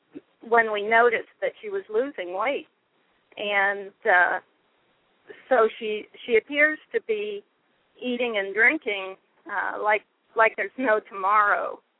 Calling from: Talladega, Alabama, United States; I'm from Alabama. Hello.

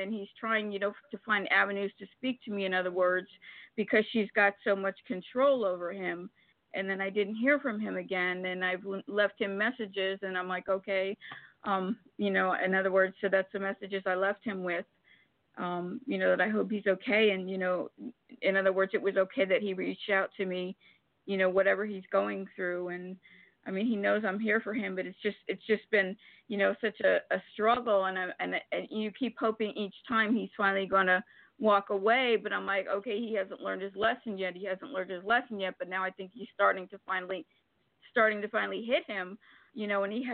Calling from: Florida, United States; I am in Florida.

